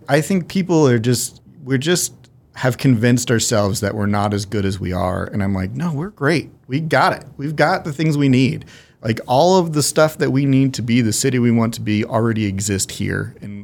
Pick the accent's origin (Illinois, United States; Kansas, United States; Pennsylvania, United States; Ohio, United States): Kansas, United States; Salina; I grew up in Salina.